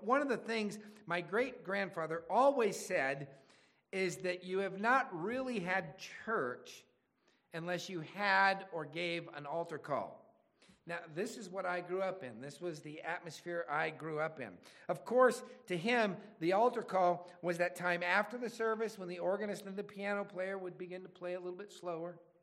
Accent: Quincy, California, United States; the little church that I grew up at in Quincy, California.

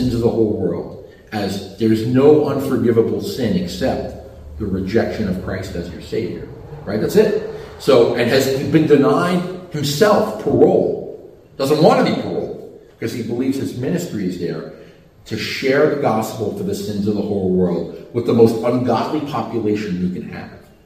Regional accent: New York City, New York, United States; Now, I grew up in New York, and one of the things that we had when I was a kid

